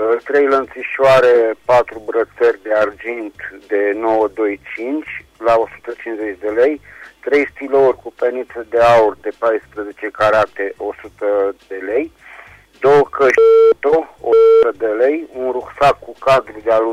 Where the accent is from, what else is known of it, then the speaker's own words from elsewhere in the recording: Reșița, Caraș-Severin, Romania; din Reșița